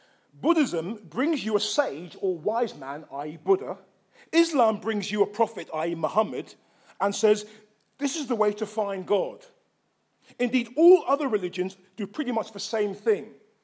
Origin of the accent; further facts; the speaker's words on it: England, United Kingdom; born there; also born or lived in South Africa; I lived in South Africa for 9 years and I was born in England.